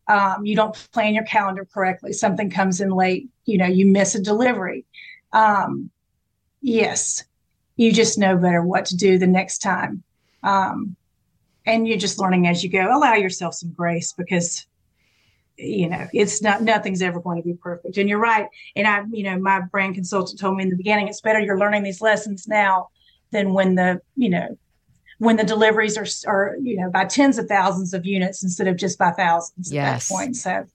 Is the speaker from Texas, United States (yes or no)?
no; Georgia, United States; I grew up in South Georgia.